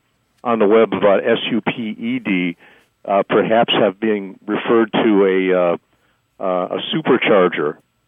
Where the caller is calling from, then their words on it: Glendora, California, United States; Actually, I'm in Glendora, but I live down in Irvine, California.